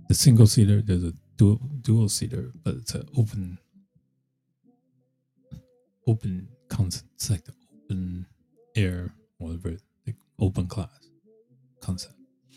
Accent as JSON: {"language": "English", "region": "New Jersey", "country": "United States", "tie": "born or raised there", "said": "That's where I grew up, New Jersey. Yeah, I grew up in New Jersey. I went to school, grew up in Bergen County."}